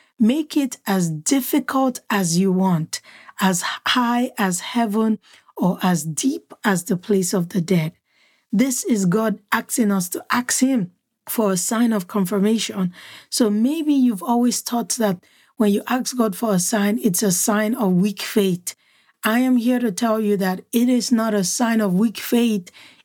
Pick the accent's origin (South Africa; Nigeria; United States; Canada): Nigeria; There's a proverb in my native language from where I'm from in Nigeria